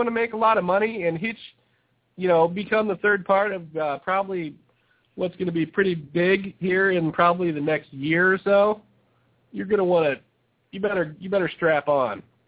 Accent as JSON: {"language": "English", "region": "Indiana", "country": "United States", "said": "Well, actually, I came from Colorado Springs, but I was from Indiana."}